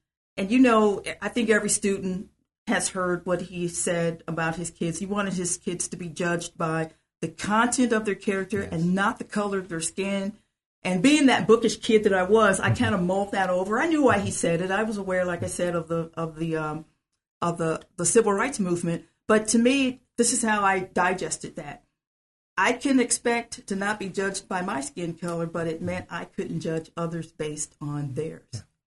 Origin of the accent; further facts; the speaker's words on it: Detroit, Michigan, United States; The racism that I did growing up in Detroit, no.